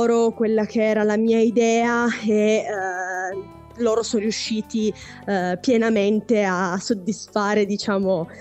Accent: Coazze, Piedmont, Italy; un produttore del mio paese, di Coazze, in provincia di Torino, appunto, che è il paese da cui vengo

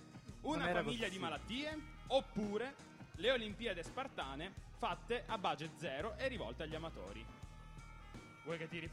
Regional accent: San Francisco, California, United States; Sono di San Francisco

